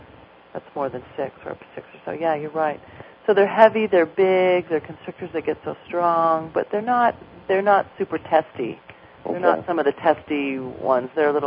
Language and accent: English; California, United States; In Marin County, California.